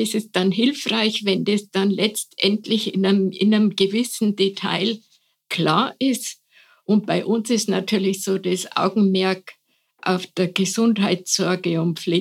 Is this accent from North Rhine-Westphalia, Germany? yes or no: no; Munich, Bavaria, Germany; born there; also ich bin ja geborene Münchnerin, also so bayerisch-katholisch